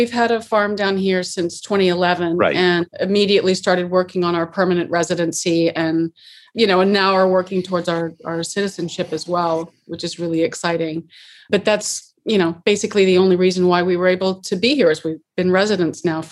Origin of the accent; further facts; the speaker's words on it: Oklahoma City, Oklahoma, United States; You know, we grew up in Oklahoma City, but we had a farm about an hour and a half south of Oklahoma City in the Arbuckle Mountains.